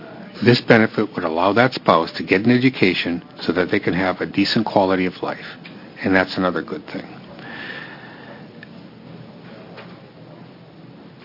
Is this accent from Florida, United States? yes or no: no; North Dakota, United States; I was born and raised in North Dakota